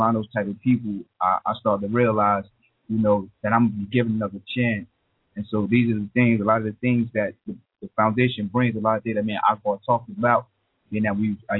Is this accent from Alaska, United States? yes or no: no; Newark, New Jersey, United States; I'm from Newark.